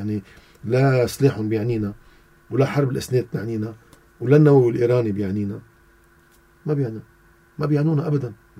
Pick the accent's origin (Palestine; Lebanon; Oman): Lebanon; أنا كمواطن لبناني